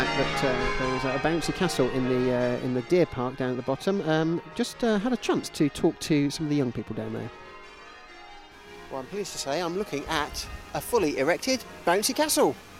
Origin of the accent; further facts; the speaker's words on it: Bristol, South West England, United Kingdom; I am from Bristol, but I'm trying to be as impartial as I can today.